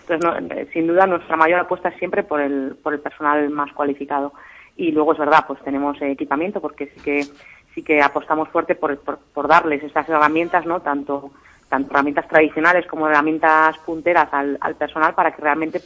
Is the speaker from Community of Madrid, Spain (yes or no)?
no; Castile and León, Spain; Yo creo que incluso como salmantinos, ¿no?, y como españoles, ¿no?